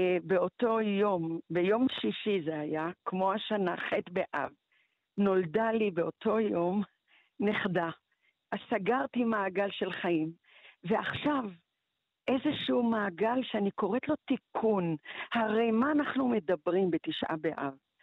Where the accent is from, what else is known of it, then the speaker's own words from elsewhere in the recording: Beersheba, Southern District, Israel; also born or lived in Morocco; אני כרגע נמצאת בבאר שבע, המקום שבו גדלתי כשעליתי ממרוקו.